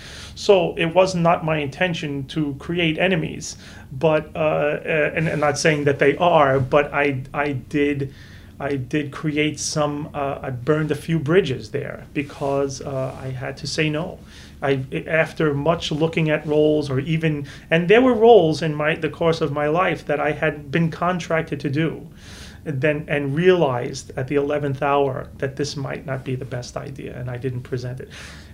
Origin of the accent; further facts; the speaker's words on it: New York, United States; Well, even though I'm a New Yorker